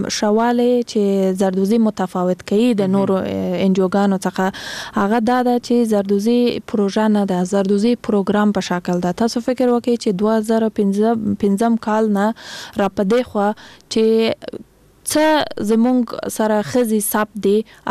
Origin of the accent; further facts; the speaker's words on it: Kandahar, Afghanistan; زه خپل د کندهار د ولایت یم